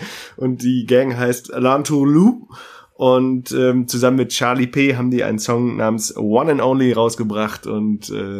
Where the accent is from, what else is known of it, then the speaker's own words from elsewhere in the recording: Münster, North Rhine-Westphalia, Germany; Ich war jetzt in meinem Urlaub in meiner Heimatstadt in Münster.